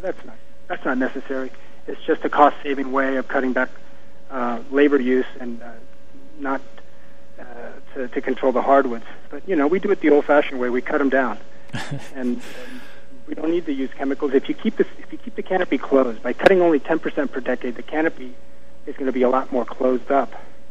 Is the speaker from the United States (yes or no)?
no; Cuba; You know, I'm from Cuba